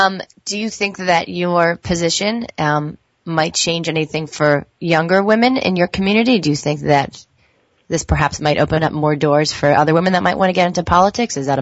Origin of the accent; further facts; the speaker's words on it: New Jersey, United States; I grew up in New Jersey.